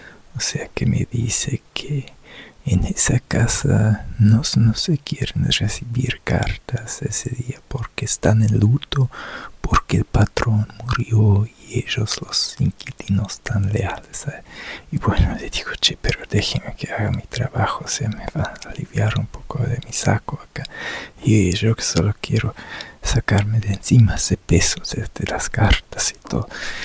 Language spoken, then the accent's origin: Spanish; Germany; Spanish is a second language; no creas que yo como alemán lo sepa todo